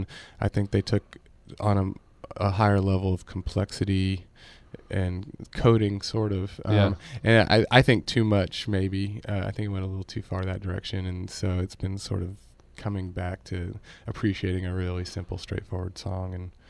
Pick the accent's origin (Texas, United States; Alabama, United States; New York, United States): Texas, United States; Austin; I'm from Austin, Texas, originally, which not a whole lot of folks are actually from Austin.